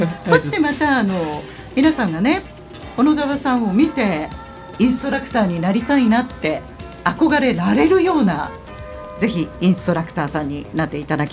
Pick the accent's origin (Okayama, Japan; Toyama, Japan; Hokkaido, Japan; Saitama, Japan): Saitama, Japan; Urawa; なんと私実は旧浦和市の出身なんですよ。